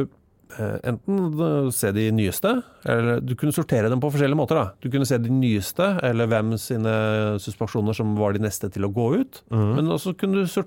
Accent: Oslo, Norway; jeg husker da jeg vokste opp på Abelsø I Oslo

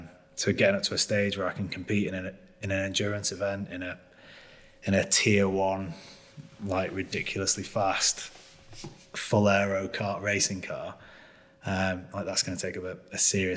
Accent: Preston, North West England, United Kingdom; I came from Preston. I was drinking cider and, you know, trying to get off with girls in the park most of my life, trying, still am.

